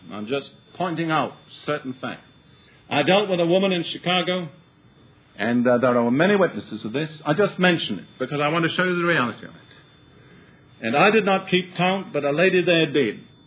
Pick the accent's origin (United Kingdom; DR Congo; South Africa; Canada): United Kingdom; I was trained as a logician, and I'm British, and I'm not over-emotional.